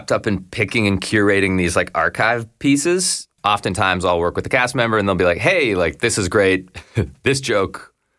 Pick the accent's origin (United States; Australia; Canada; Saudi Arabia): Canada; Oakville, Ontario; I grew up in Oakville, actually. Okay. Went to Halifax for school.